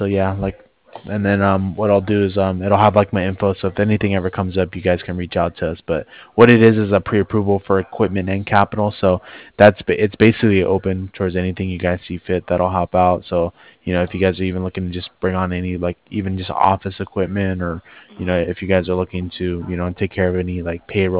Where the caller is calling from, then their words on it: Cardiff, Wales, United Kingdom; I'm calling over from Cardiff.